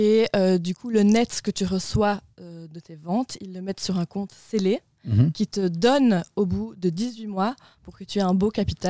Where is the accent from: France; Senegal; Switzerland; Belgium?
Belgium; j'ai quand même des origines germanophones. Donc, je suis belge-germanophone.